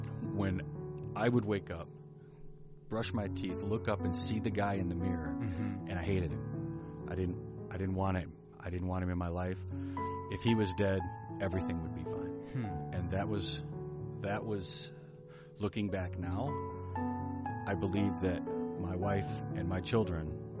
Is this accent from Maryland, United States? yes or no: no; Berrien Springs, Michigan, United States; I was born and raised in Berrien Springs. I was raised in the Adventist church.